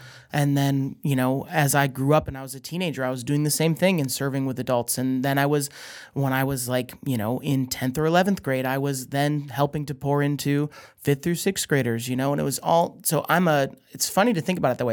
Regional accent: Canandaigua, New York, United States; so I was born and raised in the Canandaigua, New York area

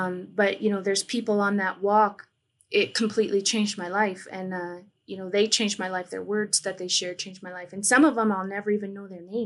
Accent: United States; I'm from the Mohican Nation, and so I just shared a greeting from my traditional language with you guys.

